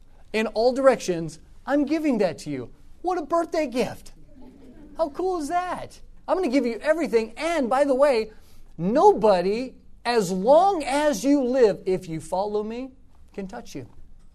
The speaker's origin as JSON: {"language": "English", "region": "Iowa", "country": "United States", "said": "I can't go to the inner city. I'm from Iowa."}